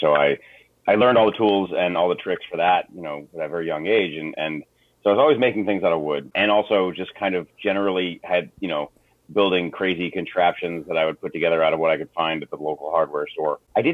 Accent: Michigan, United States; I originally grew up, I'm from Michigan, actually

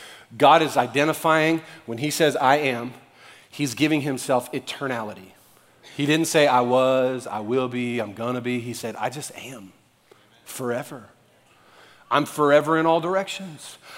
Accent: New Orleans, Louisiana, United States; start shouting like every bit of like New Orleans came out of me. You know what I'm saying? That's my hometown.

